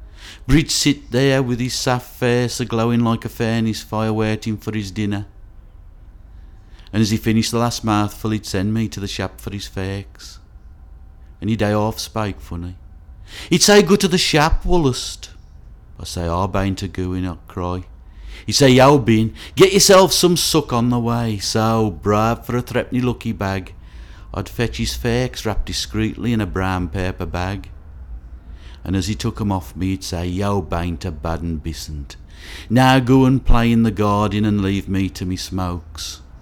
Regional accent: Wednesbury, West Midlands, United Kingdom; 12th of March 1961 and I come from Wensbury in the West Midlands.

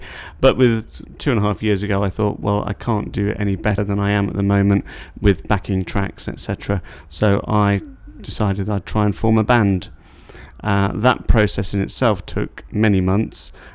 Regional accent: Norwich, East of England, United Kingdom; my date of birth is 23rd of May 1970 and I'm from Norwich.

